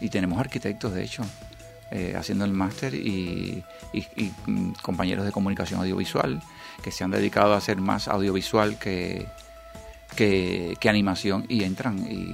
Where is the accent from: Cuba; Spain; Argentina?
Cuba; yo soy cubano, primero es que soy cubano, y entonces en Cuba no había muchos videojuegos, cuando yo era pequeño